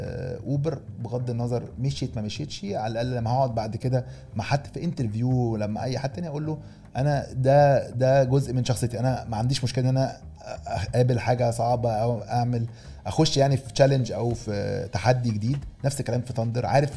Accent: Egypt; فهو الهدف في الآخر احنا من مصر بس كلنا كمصريين ننتمي إلى الوطن العربي.

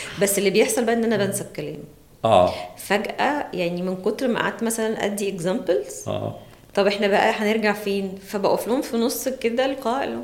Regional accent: Alexandria, Alexandria Governorate, Egypt; احنا من اسكندريه لا الناس كلها بتروح النادي تلعب كوره

